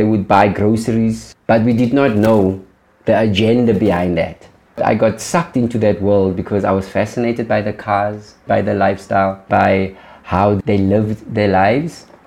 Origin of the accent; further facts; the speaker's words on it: Cape Town, Western Cape, South Africa; now in Johannesburg, South Africa; I was born and bred in Cape Town, little community called Valhalla Park.